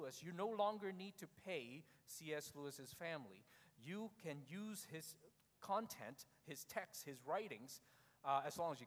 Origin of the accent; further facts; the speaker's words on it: Canada; We have the responsibility also as Canadian citizens to protect our country when there are countries that want to attack us, whether politically, whether economically, whether militarily. Canadians have the duty to protect our land.